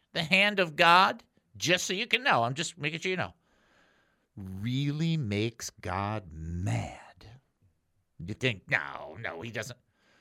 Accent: Detroit, Michigan, United States; But we grew up in Detroit, so what do you want, okay?

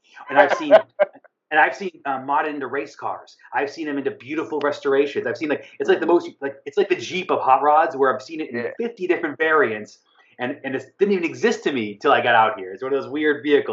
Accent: East Coast, United States; And that I didn't know growing up on the East Coast.

